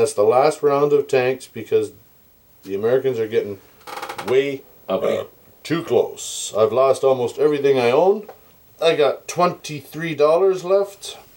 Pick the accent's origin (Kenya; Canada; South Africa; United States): Canada; Even though I'm full-blooded, fucking love Canadian, love Canada, everything